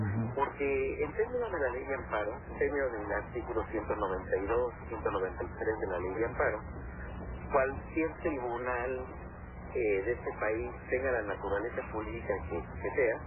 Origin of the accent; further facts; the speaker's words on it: Mexico; Nos hemos sentido orgullosos de lo que hemos hecho como mexicanos.